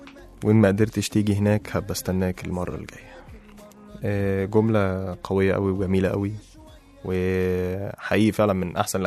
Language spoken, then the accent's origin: Arabic; Egypt; أنا عن نفسي كواحد مصري بيلعب كورة خايف